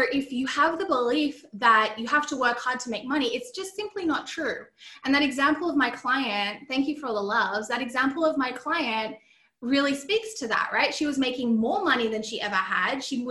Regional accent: Australia; Yes, I am from Australia. Can you tell from my accent?

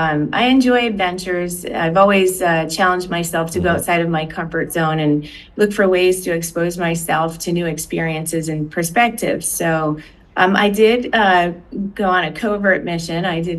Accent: New England, United States; There's no humidity. I grew up in New England. It's gorgeous out here.

